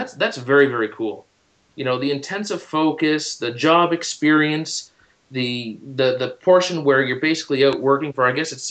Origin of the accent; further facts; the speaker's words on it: Halifax, Nova Scotia, Canada; also born or lived in Liverpool; I'm from Halifax. I was born down in Liverpool, and it's something where I lived most of my life in the Halifax-Dartmouth area.